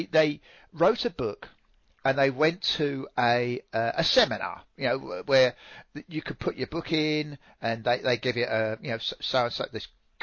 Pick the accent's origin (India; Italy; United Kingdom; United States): United Kingdom; England; The meetings I was raised to in England